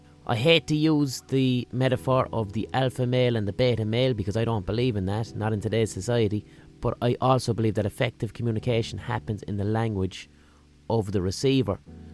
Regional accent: Limerick, Munster, Ireland; accent: Limerick; And I used to have to speak in an American accent because she didn't understand my Limerick accent.

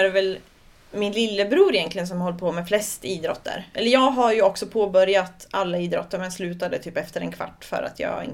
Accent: Söderköping, Östergötland, Sweden; Jag kommer från Söderköping.

